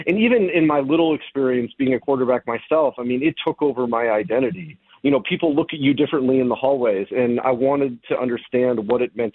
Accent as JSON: {"language": "English", "town": "Anchorage", "region": "Alaska", "country": "United States", "tie": "born or raised there", "said": "Yeah, I mean, so I grew up in Anchorage, Alaska"}